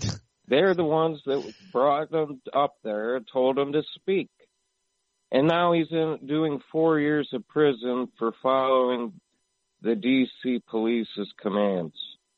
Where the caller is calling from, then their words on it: United States; calling from the USA.